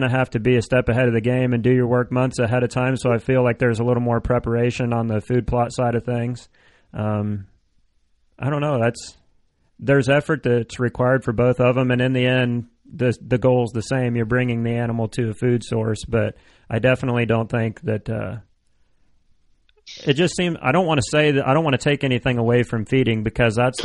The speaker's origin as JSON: {"language": "English", "region": "Illinois", "country": "United States", "said": "Well, I'm from Illinois, so we can't bait."}